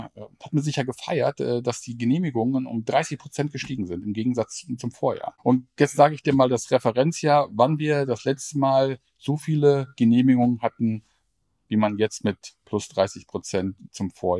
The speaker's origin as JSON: {"language": "German", "town": "Salzgitter", "region": "Lower Saxony", "country": "Germany", "tie": "born or raised there", "said": "Genauso groß, wie sie auch in meiner Heimatstadt in Salzgitter nicht ist."}